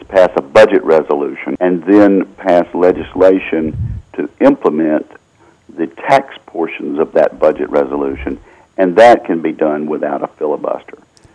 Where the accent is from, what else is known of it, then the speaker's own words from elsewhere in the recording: Tupelo, Mississippi, United States; I've got 5 or 10 choices here in my hometown of Tupelo or more, and I shop around for food